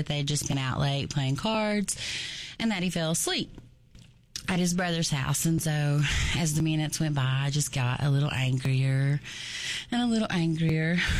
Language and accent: English; Elkhorn City, Kentucky, United States; I said that I'm from Elkhorn City. It's just easier to identify Pikeville, and that I'm a county kid.